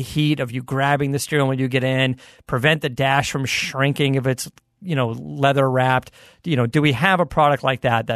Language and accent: English; Arizona, United States; I grew up in Arizona, so I would, there was a guy in my neighborhood back when I was a kid would roll around town with a Lamborghini Countach.